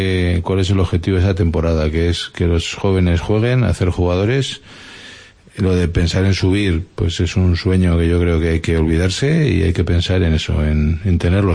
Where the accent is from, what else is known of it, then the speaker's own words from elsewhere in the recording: Pamplona, Navarre, Spain; Y ya lo digo como rojillo, como navarro, como pamplonés.